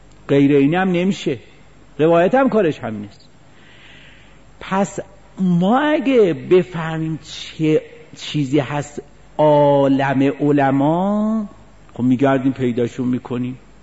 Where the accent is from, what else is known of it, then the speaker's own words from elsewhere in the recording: Isfahan, Iran; یعنی وقتی میخواستن با ما حرف بزنن از میدونستن ما اصفهانیم